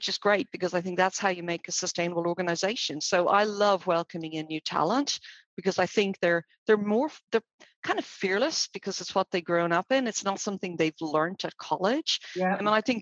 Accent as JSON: {"language": "English", "town": "Dublin", "region": "Leinster", "country": "Ireland", "tie": "born or raised there", "said": "Yeah, so I was born and bred in Dublin, Ireland, and I had a very traditional kind of upbringing there."}